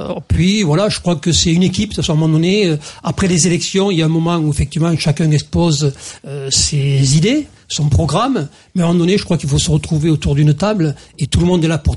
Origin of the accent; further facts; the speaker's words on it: Saint-Nicolas-de-la-Grave, Occitanie, France; j'ai donc 56 ans, je suis né à Moissac, tout à côté. Et donc j'ai toujours vécu à Saint-Nicolas-de-la-Grave, j'ai fait mes études primaires à Saint-Nicolas-de-la-Grave